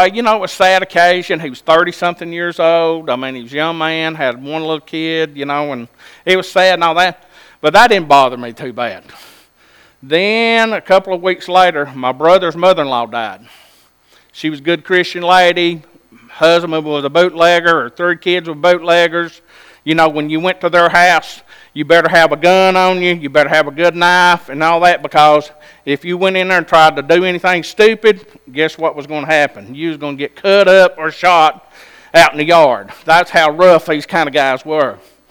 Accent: Alabama, United States; in my life, I was brought up on Sand Mountain, and we was kind of brought up tough.

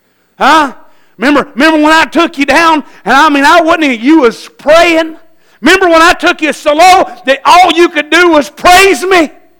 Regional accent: Tennessee, United States; I'm a boy from Tennessee.

